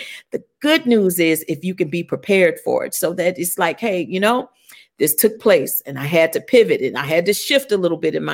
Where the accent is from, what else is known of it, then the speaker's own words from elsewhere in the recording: St. Louis, Missouri, United States; My hometown is here in St. Louis. I was born and raised here.